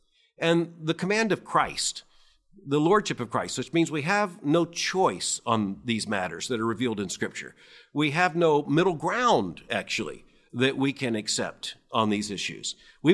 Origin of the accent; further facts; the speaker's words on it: United States; But as an American, I recognize the very same trajectory is taking place in the United States.